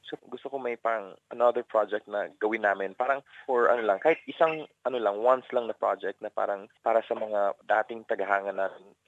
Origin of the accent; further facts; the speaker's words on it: Cagayan de Oro, Northern Mindanao, Philippines; From Cagayan de Oro ako eh, so Bisaya.